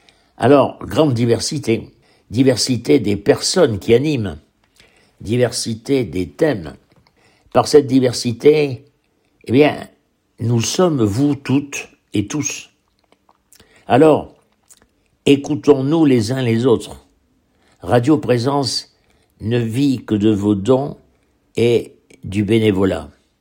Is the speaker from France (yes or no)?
yes; Occitanie, France; Et moi-même, je suis occitan.